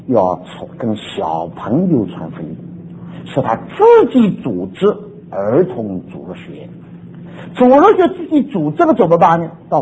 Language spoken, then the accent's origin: Chinese; China; 我再说，我也是中国人，我们中国人这个心胸真狭窄